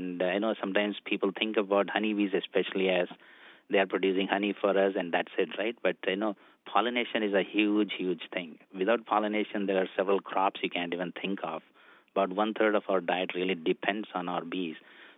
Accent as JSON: {"language": "English", "country": "India", "said": "so I'm originally from India."}